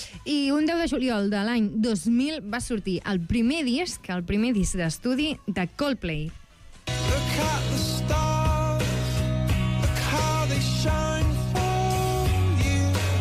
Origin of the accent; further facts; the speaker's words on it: Santa Coloma de Farners, Catalonia, Spain; de fet, va néixer, ni més ni menys, a Santa Coloma de Farners, al meu poble.